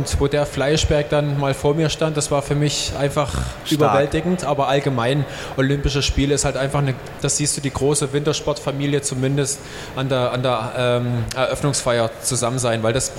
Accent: Saxony, Germany; born there; wo ich geboren bin im Erzgebirge, das ist ja noch in den neuen Bundesländern, da war immer, man hat es immer so verschrien als das Sibirien von Deutschland. Also da war immer strenge Winter

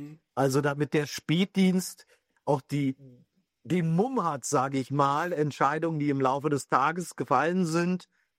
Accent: Berlin, Germany; für mich als Berliner

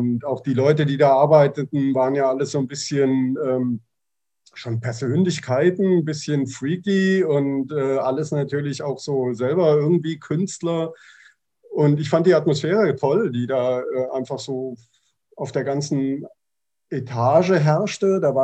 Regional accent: Kassel, Hesse, Germany; Na, ursprünglich bin ich aus Hessen, Kasseler Ecke, also ziemlich zentral

